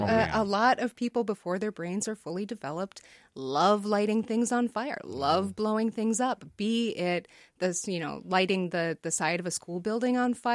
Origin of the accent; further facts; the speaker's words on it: Sioux Falls, South Dakota, United States; And the neighborhood that I grew up in Sioux Falls, South Dakota, I'm a middle class white woman, was not highly policed.